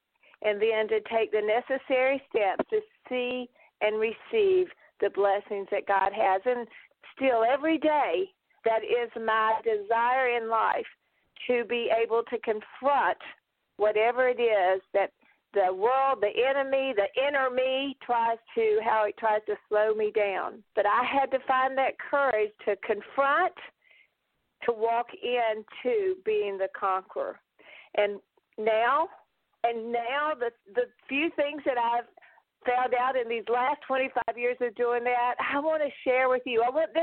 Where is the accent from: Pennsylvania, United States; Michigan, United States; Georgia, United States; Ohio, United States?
Georgia, United States; Augusta; accent: southern; now in Baltimore, United States; Yes, I know. You hear this southern accent. I raised my voice and spent most of my life in the heart of Georgia, in Augusta, Georgia. For the last 15, 16 years, we've made our home in Baltimore